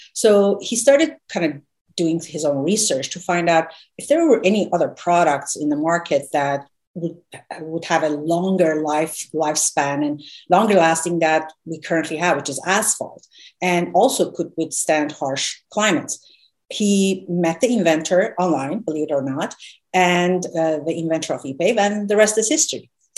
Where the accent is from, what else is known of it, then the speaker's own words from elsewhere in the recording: Iran; moved away as an adult; now in United States; So I moved to the United States from Iran in 1991 to go to college.